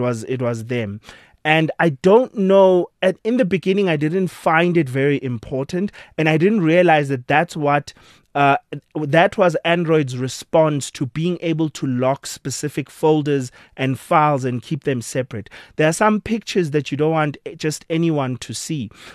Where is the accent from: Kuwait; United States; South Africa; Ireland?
South Africa; being a South African citizen, is just how SARS is able to collect and calculate our taxes.